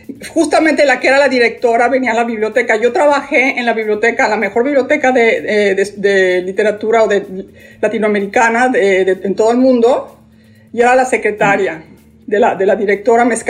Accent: Mexico City, Mexico; no, soy de la Ciudad de México.

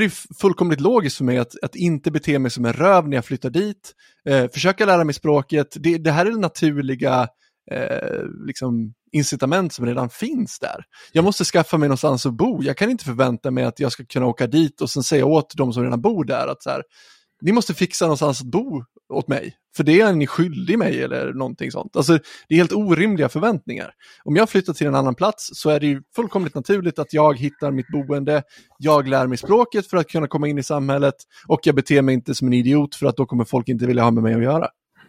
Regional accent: Stockholm, Stockholm County, Sweden; born there; now in Gothenburg, Sweden; för jag är född i Stockholm. Jag har varit extremt mycket i Stockholm i hela mitt liv och jag har bott i Stockholm dessutom.

